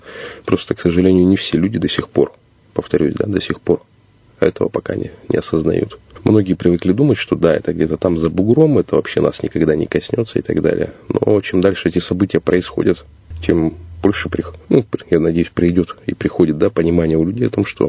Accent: Irkutsk, Irkutsk Oblast, Russia; born there; Родился в Иркутске

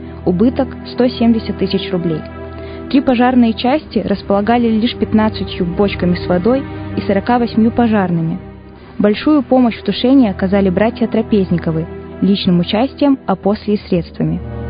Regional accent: Irkutsk, Irkutsk Oblast, Russia; студентка третьего курса кафедры журналистики Иркутского политеха. Я родилась и выросла в Иркутске.

